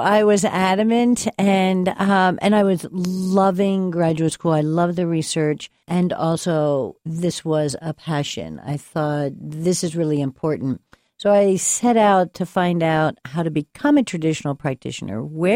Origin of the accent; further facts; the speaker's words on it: Rappahannock County, Virginia, United States; I feel like I grew up in Rappahannock. I lived in Flint Hill and Little Washington.